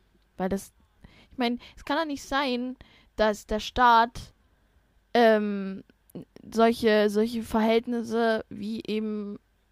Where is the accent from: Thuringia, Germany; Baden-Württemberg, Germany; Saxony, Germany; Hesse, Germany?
Saxony, Germany; vor allen Dingen bei uns im Osten, ne